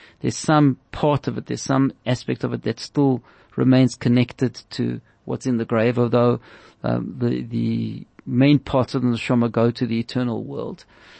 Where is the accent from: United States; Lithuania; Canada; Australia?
Lithuania; So, it's an interesting thing because I come from Lithuania.